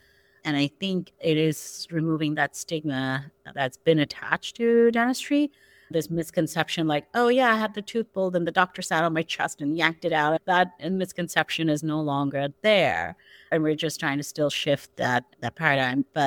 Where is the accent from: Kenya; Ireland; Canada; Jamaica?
Canada; Calgary, Alberta; now in New York, United States; I practice in New York. I'm from Calgary.